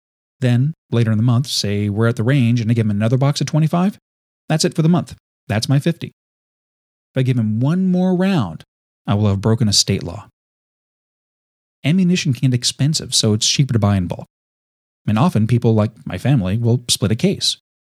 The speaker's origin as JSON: {"language": "English", "region": "California", "country": "United States", "said": "Now, my home state of California is openly hostile to firearms of any type for any purpose."}